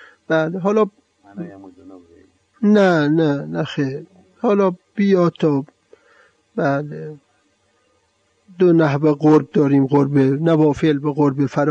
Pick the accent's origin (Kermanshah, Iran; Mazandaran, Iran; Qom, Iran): Mazandaran, Iran; Amol; moved away as an adult; now in Tehran, Iran; اون آقایان شهر خودمون آمول خیلی قوی تر از این آقایان هستن